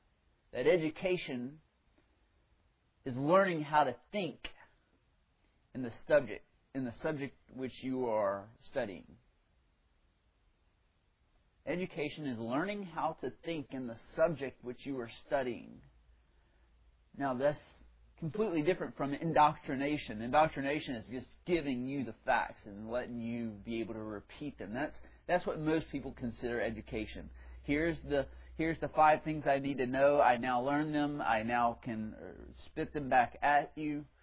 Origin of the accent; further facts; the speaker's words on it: Central, Louisiana, United States; I'm from this area. I'm from Central. Grew up here. Went to high school here. Went to church here. Went to LSU